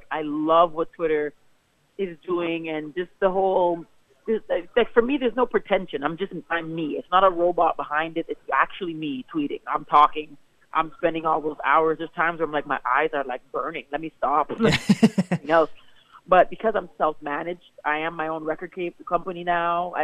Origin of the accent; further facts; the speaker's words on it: Canada; So he's encouraged me as a Canadian to stay in Canada